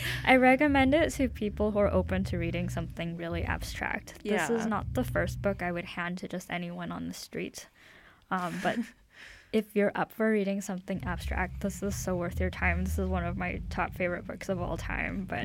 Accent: Canada; because I am Chinese Canadian

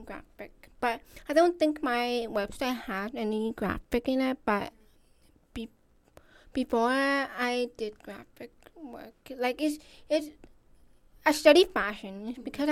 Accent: Vancouver, British Columbia, Canada; I am from Vancouver. I'm originally born and raised here

